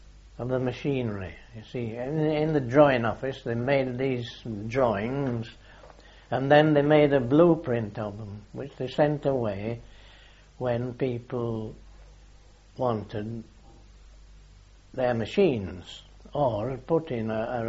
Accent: Sobey Bridge, United Kingdom; born there; I was born on August 27, 1897, at a place called Sobey Bridge.

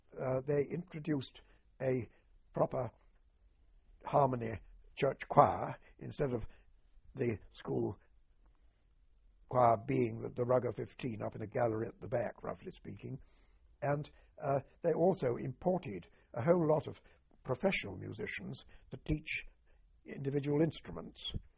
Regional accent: Weymouth, South West England, United Kingdom; Railways, yes. Now, railways, I grew up with railways, really, because I was brought up in Weymouth, and there was a very interesting railway set up in Weymouth because of the port there.

